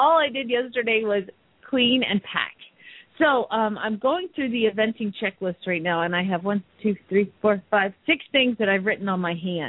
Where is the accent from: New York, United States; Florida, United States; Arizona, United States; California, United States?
Arizona, United States; Phoenix; from Phoenix, Arizona